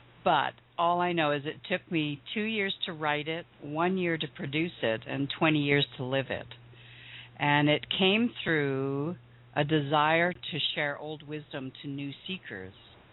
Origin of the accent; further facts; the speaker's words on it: Vancouver, British Columbia, Canada; Yes, well, you know, I was born and raised in Vancouver in the rainforest, and I definitely have rainwater for blood.